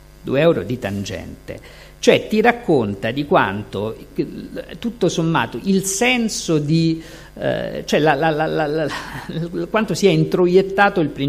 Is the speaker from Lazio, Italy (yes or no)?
yes; Rome, Lazio, Italy; perché io sono romano